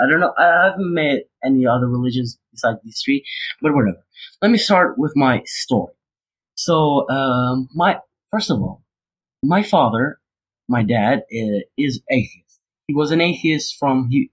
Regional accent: Kosovo; I'm from Kosovo, which is a small country in South Balkan who many people don't know of.

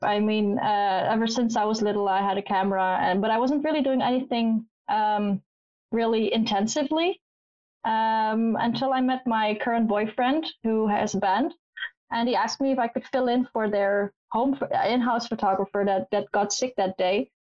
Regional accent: Netherlands; English is a second language; I'm from the Netherlands. We also call it Holland for people that don't know the Netherlands.

